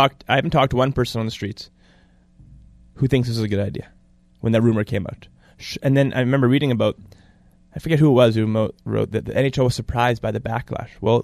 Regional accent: Canada; So I'm Canadian

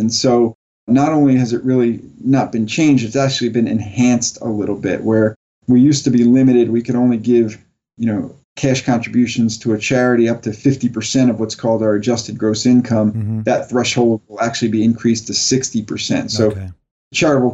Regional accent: Colorado, United States; now in New York, United States; Yeah, I'm from Colorado, so this is actually fairly balmy for me.

